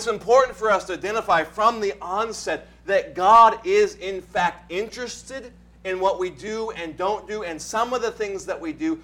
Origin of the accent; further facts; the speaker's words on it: Montana, United States; I grew up in Montana. That's where I grew up.